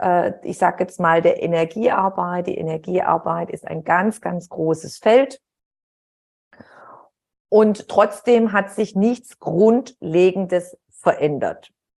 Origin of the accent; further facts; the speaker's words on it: Heilbronn, Baden-Württemberg, Germany; in der Kleinstadt, wo ich aufgewachsen bin, in Heilbronn